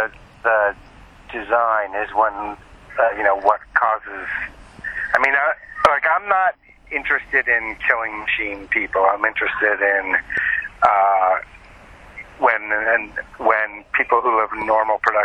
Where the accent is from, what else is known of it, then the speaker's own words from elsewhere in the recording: Minneapolis, Minnesota, United States; I grew up in Minneapolis. I still have a house there. My kids grew up there. It has a very Scandinavian feel to it